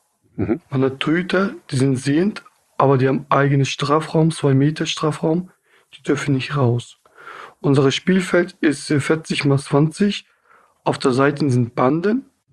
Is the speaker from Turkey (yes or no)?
yes; Turkey; ich komme aus der Türkei, aber ich bin selber Kurde.